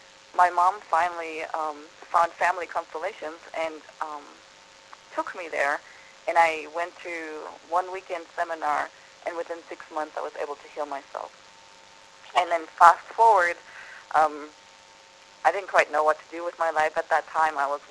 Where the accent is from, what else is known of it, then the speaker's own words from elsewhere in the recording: Germany; moved away as an adult; now in United States; I'm from Germany originally, so I ended up in the United States in my late 20s